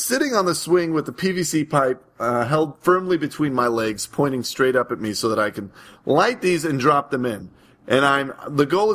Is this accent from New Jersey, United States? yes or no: no; California, United States; Growing up in California, where you only had fountains and the flower bloom ones.